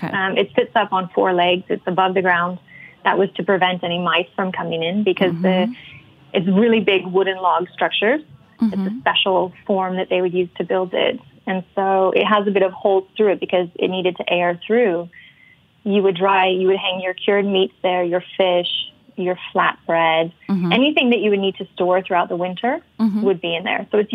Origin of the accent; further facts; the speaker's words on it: Salt Lake City, Utah, United States; I'm from originally from Salt Lake City in Utah.